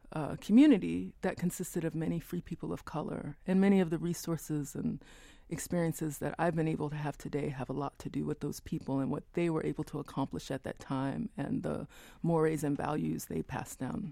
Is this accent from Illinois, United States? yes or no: yes; Chicago, Illinois, United States; born there; That definitely were part of the Great Migration. It's why I was born in Chicago, mm-hmm.